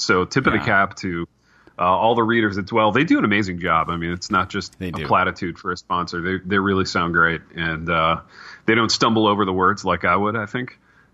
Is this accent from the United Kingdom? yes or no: yes; England, United Kingdom; But as an English guy, I mean, penises around every corner in my discipline